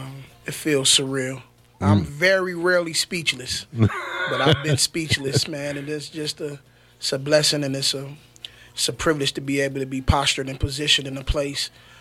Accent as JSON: {"language": "English", "town": "Muskegon Heights", "region": "Michigan", "country": "United States", "tie": "born or raised there", "said": "So I'm from Muskegon Heights, born and raised."}